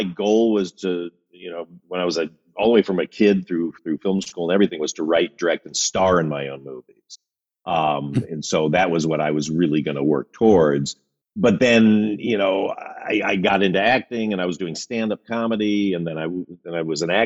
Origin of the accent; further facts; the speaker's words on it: Midwest, United States; You know, I love that I'm from the Midwest because I always have this very Midwestern take on the world